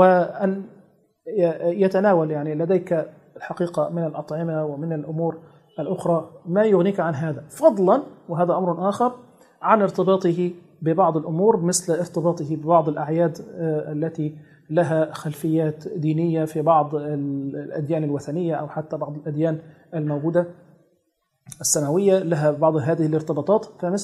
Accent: Egypt; عندنا في مصر

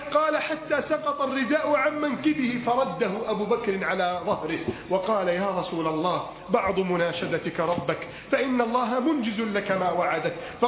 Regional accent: Egypt; اللهم احفظ بلدنا مصر من كيد الكائدين وحقد الحاقدين وتربص الظالمين

